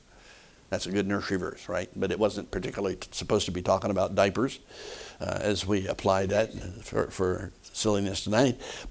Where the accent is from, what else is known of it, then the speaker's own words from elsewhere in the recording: Philadelphia, Pennsylvania, United States; When I was a boy growing up in Philadelphia, before I was in school, I would be in the house